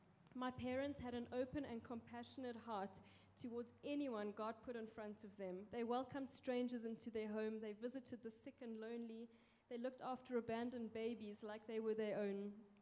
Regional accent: South Africa; I grew up in South Africa. We were a family of 7, 5 kids.

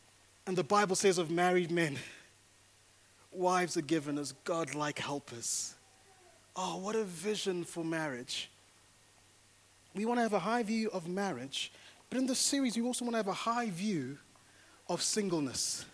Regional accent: Zimbabwe; I come from Zimbabwe

